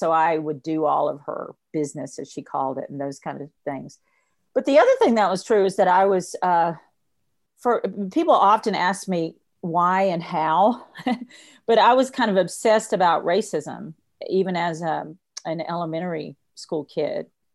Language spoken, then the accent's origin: English; Philadelphia, Mississippi, United States; I'm from Philadelphia, Mississippi, which is Neshoba County.